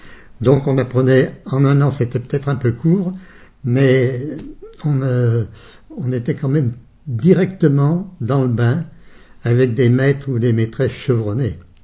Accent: Moissieu-sur-Dolon, Auvergne-Rhône-Alpes, France; moi je suis originaire de l'Isère, dans un petit village rural qui s'appelle Moissieu-sur-Dollon, qui est à 25 km au sud de Vienne, dans le canton de Beaurepaire. Mes parents étaient des paysans, fermiers, pauvres, comme beaucoup à l'époque. Et je suis l'aîné de 8 enfants.

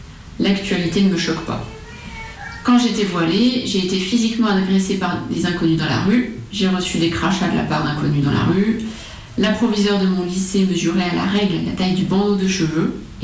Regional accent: France; Bah, moi, je suis française.

